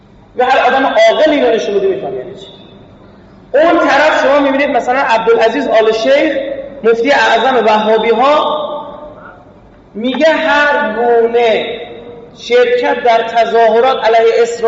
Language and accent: Persian; Iran; نه اینکه ما الان ایرانی هستیم